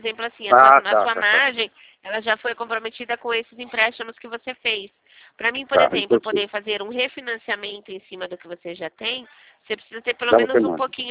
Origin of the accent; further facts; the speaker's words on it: São Paulo, Brazil; now in Limeira, Brazil; eu sou de São Paulo